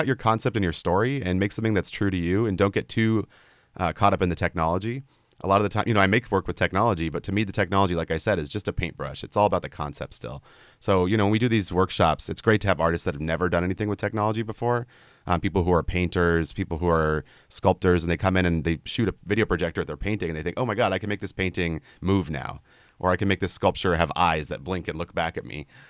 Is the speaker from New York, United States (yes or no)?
no; Los Angeles, California, United States; Yeah, I grew up in Los Angeles originally, and you know, I was the son of two teachers and artists in their own way.